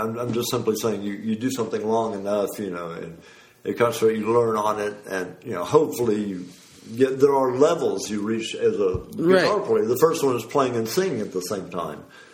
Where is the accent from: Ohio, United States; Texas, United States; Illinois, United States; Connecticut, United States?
Texas, United States; Del Rio; born there; So I was born in Del Rio, Texas, on a U-2 spy base, as a matter of fact.